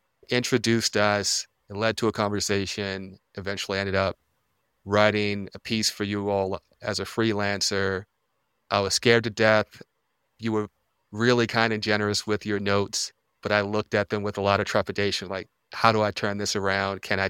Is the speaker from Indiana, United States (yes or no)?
no; Baltimore, Maryland, United States; I'm from Baltimore.